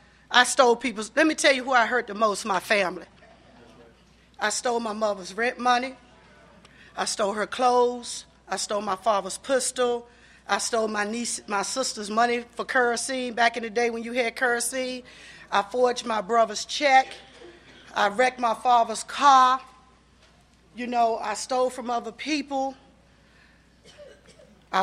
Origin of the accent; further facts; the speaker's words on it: Lynchburg, Virginia, United States; You know, originally I'm from Lynchburg, Virginia.